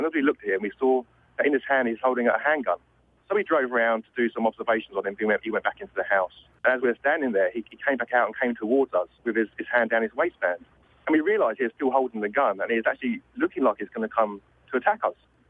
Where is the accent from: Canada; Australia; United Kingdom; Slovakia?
United Kingdom; England; now in United States; no, I'm English.